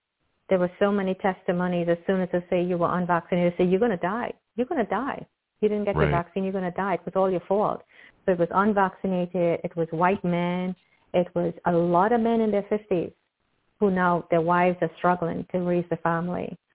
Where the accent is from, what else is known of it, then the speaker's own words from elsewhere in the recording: New York, United States; No, but I'm from New York.